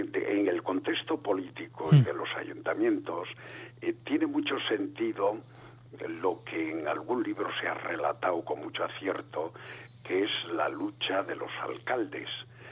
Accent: Galicia, Spain; born there; now in Bergara, Spain; yo nací en Galicia y anduve por todo el estado estudiando y caí en Vergara hace 50 años.

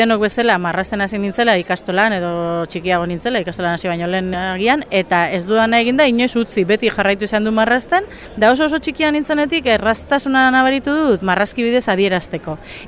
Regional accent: Bilbao, Basque Country, Spain; marrazkilaria naiz, bilbotarra naiz

